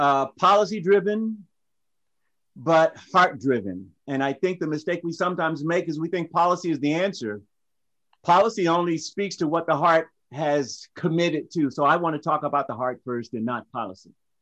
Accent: Tennessee, United States; I grew up in the South. It is. I grew up in Tennessee.

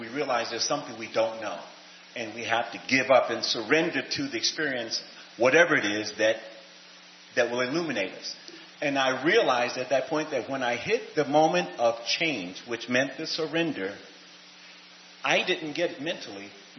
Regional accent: the South, United States; I am from the South

